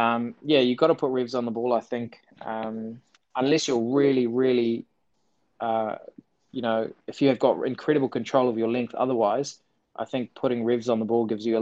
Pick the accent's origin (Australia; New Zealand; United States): New Zealand; Growing up in New Zealand